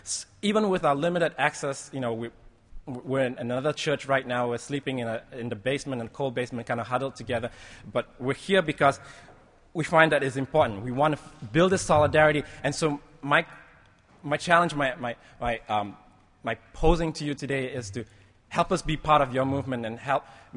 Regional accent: Malaysia; I come from Malaysia. The economic crisis when it hit Malaysia in 97, 98 displaced a lot of my family, a lot of my friends.

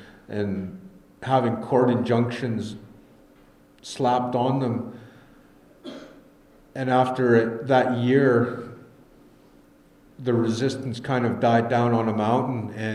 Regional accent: Williams Lake, British Columbia, Canada; I'm from Williams Lake. I'm from the community just over the hill where this incident at Gustafson Lake is taking place.

